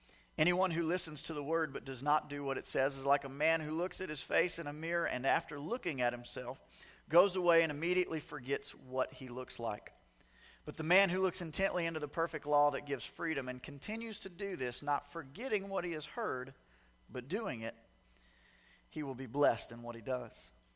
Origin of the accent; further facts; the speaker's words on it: the South, United States; I was raised in the South, but all my ministry experience was up here with you guys. And then I go back to the South